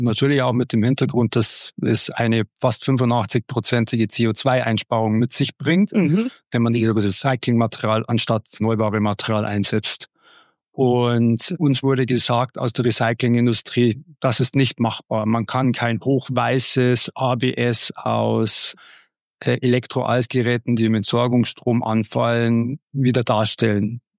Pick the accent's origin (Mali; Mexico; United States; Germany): Germany; Bavaria; Ich komme tatsächlich aus dem Münchner Osten, vom Land, wie man so schön sagt.